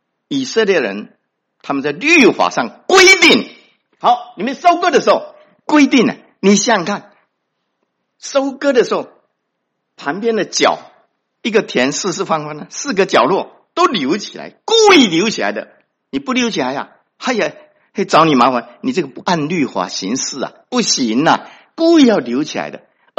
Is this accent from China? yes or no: no; Taiwan; moved away; 我记得我是从台湾啊过来的哈，所以我在台湾的时候，年轻的时候